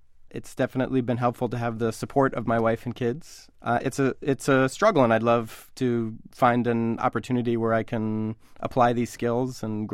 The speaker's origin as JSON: {"language": "English", "region": "Rhode Island", "country": "United States", "tie": "born or raised there", "said": "I'm therefore more partial to a beer that's brewed in my home state."}